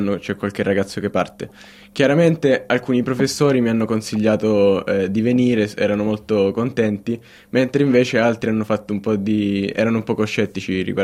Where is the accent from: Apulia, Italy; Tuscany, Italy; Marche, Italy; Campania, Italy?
Apulia, Italy; Lecce; vengo da Lecce, una città in Puglia, anzi in Salento.